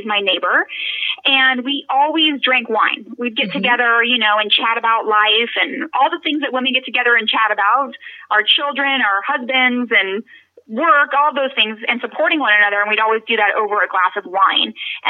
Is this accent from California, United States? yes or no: yes; California, United States; now in Orange County, United States; I live in Orange County, California now, but I grew up in Northern California. My family is all from the East Bay area.